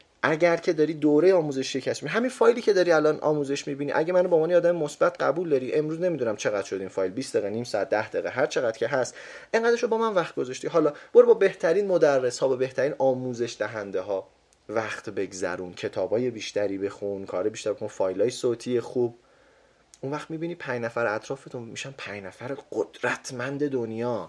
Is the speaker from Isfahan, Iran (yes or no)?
no; Tehran, Tehran Province, Iran; توی محلی بزرگ شدیم، منطقه 11 تهران بود، سمت در حقیقت شوش و اینها بودش